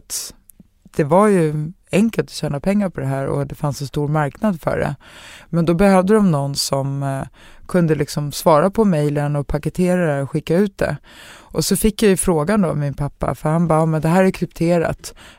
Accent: Stockholm, Stockholm County, Sweden; Jag är ändå uppvuxen i Enskededalen liksom.

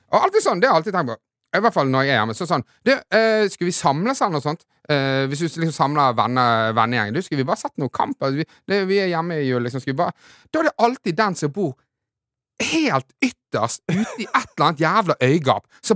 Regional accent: Bergen, Vestland, Norway; jeg har jo vært hjemme i Bergen, og det er bare altså, begge har jo familier fra Bergen.

